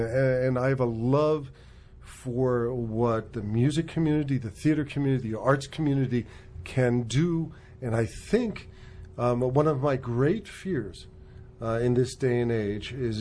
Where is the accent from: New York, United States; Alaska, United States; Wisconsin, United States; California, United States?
New York, United States; Manhattan; They moved to Manhattan. My two brothers and I grew up in Manhattan.